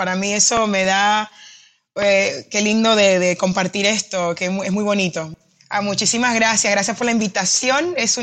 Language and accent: Spanish; Buenos Aires, Argentina; Spanish is a second language; also born or lived in Congo; nos quedamos en Argentina, donde la verdad, donde yo tengo la mayoría de mis recuerdos de mi niñez están en Argentina. Sin embargo, soy africana, soy del Congo, mis padres son congoleños, o sea que en casa hablábamos francés y lingala y en la escuela español.